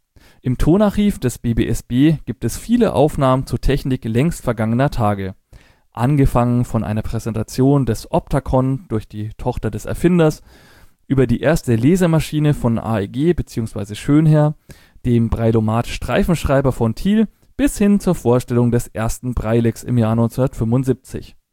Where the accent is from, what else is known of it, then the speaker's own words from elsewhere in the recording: Bavaria, Germany; Als Franke spreche ich Englisch very well, breathless wise und nicht so schnell